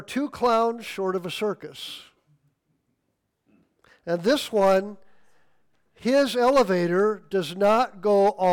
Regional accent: Midwest, United States; We use that a lot growing up in the Midwest.

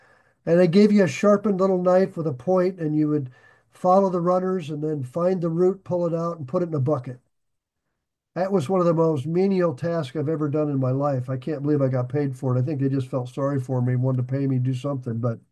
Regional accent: Nebraska, United States; I grew up in Nebraska. I love the wide open spaces.

